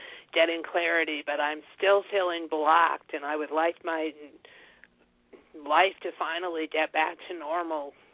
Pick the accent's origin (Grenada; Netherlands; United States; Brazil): United States; Illinois; I'm from Illinois.